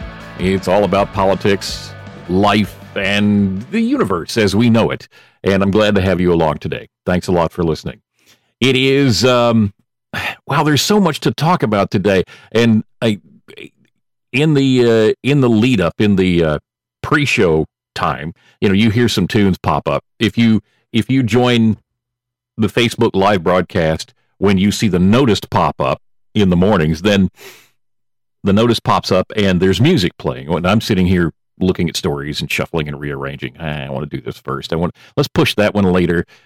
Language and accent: English; Alabama, United States; that is in my home state, the state of Alabama.